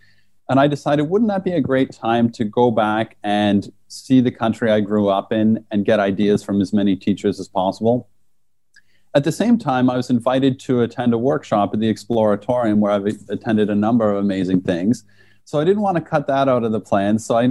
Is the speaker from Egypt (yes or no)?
no; Canada; I grew up in Canada, and that's where I first learned science and got my love of science. That's also where I first learned to be a science teacher. After being in Canada, I worked in the UK and then in France.